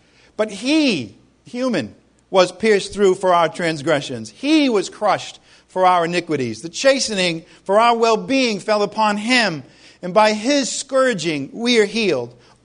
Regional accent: Ireland; I'm Irish, you know.

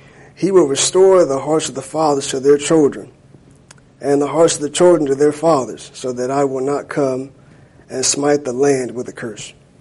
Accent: Jacksonville, Florida, United States; I'm from a city that has a professional football team. And it's helpful. I'm from Jacksonville, Florida.

